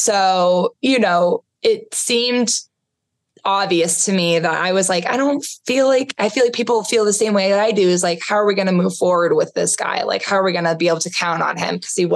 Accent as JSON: {"language": "English", "town": "Boston", "region": "Massachusetts", "country": "United States", "said": "We're both from Boston area."}